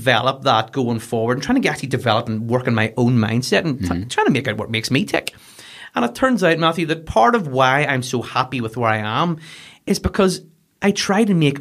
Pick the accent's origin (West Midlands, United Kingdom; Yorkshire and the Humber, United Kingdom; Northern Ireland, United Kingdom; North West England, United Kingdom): Northern Ireland, United Kingdom; Dundonald; Home was Dundonald. I grew up in Dundonald. Very good. Now, family wise, my family are originally from Monaghan.